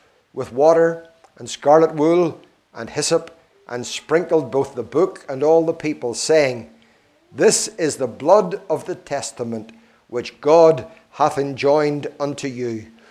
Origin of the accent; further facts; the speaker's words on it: Northern Ireland, United Kingdom; Most of you know I'm from Ireland, North Ireland. I'm British Irish, but I'm still Irish and still British